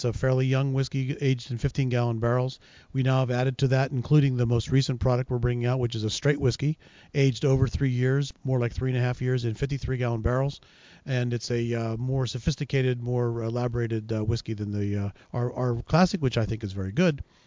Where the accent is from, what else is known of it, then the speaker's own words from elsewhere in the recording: Pittsburgh, Pennsylvania, United States; now in Philadelphia, United States; Well, I mean, I grew up in the Pittsburgh area, but actually my roots are pretty deep here in Philadelphia.